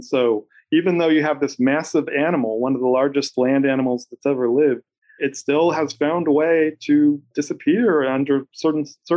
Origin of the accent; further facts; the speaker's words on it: California, United States; I grew up in California, and there was a World's Fair up in Washington State.